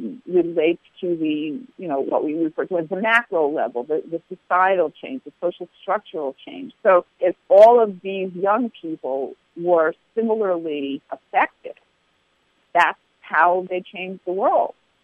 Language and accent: English; New York, United States; I grew up in New York. Those were the papers that were in the house.